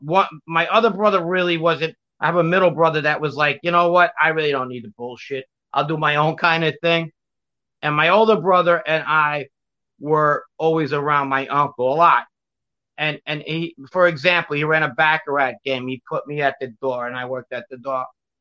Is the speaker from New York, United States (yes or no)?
yes; Ridgewood, New York, United States; And most of the kids that I grew up with in Ridgewood later on, like in my 12, 13, in my teen years, they were also in the similar situation.